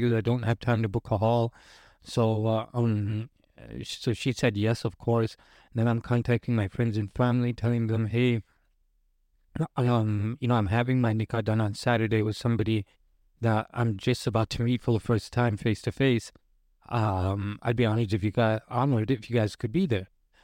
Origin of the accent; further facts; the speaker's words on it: Chicago, Illinois, United States; I'm originally from Chicago. I have friends and family there.